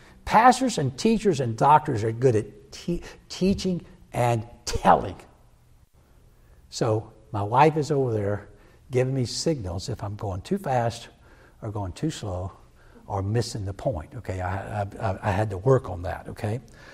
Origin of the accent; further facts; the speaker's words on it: South Carolina, United States; You don't know where that is, maybe, but I'm from South Carolina